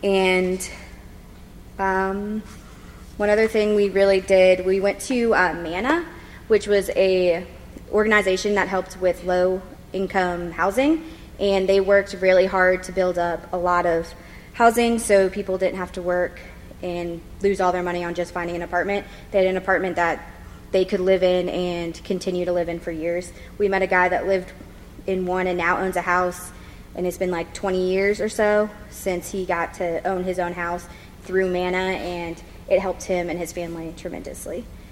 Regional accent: Virginia, United States; I'm from Northern Virginia. I live 30 minutes away from the city.

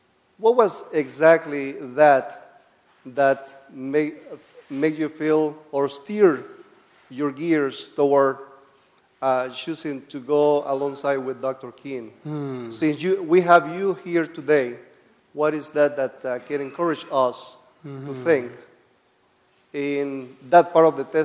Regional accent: Honduras; English is a second language; moved away; also born or lived in Chicago; I am from Honduras, and … she was a native Honduran

